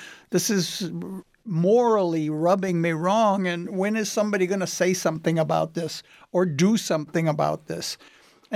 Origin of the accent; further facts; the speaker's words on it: United States; But, you know, I'm an American ex-convict. I'm an American musician.